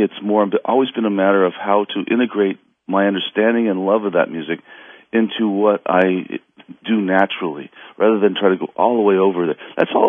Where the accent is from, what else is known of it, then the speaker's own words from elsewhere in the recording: Los Angeles, California, United States; Yeah, and myself, even though my father's from India, I was born and raised in Los Angeles. I'm a good L.A. boy.